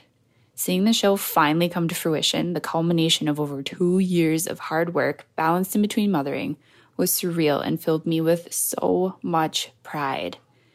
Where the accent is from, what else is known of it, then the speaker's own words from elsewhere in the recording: Cedarburg, Wisconsin, United States; from Cedarburg, Wisconsin